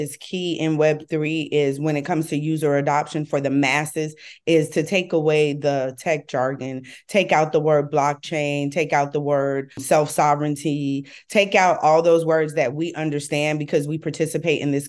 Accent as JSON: {"language": "English", "town": "Miami", "region": "Florida", "country": "United States", "lives_now": "Atlanta, United States", "said": "I am originally from Miami, Florida. However, I am a travel nurse and I'm currently on a travel assignment here in Atlanta, Georgia."}